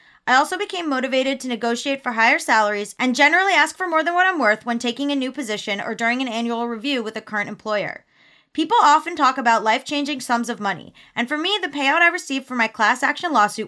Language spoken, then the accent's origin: English; Canada; I'm a Canadian